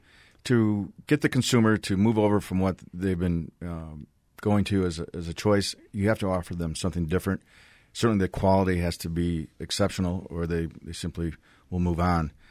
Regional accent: Milwaukee, Wisconsin, United States; I was growing up in Milwaukee, and in the smaller-sized breweries in those days

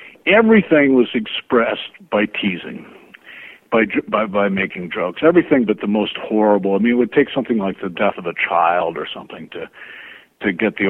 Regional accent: Ireland; not only am I Irish, but so is my wife, and my father-in-law is first generation.

